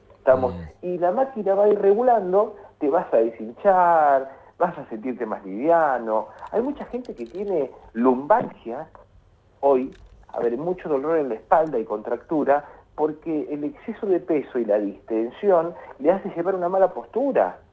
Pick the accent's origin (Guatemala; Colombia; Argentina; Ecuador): Argentina; El mate ya sé que es una identidad como argentino